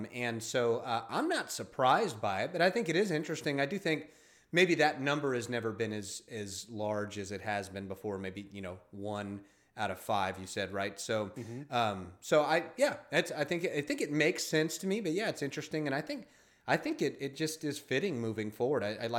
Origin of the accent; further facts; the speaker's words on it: Texas, United States; me, I'm a Texan. I like my meat.